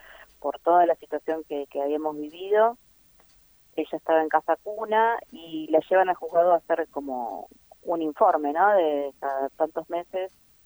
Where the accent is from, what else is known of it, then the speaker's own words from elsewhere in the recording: Córdoba, Argentina; born there; Mi papá era cordobés, igual que mi mamá, y yo nací allá en Córdoba en el año 73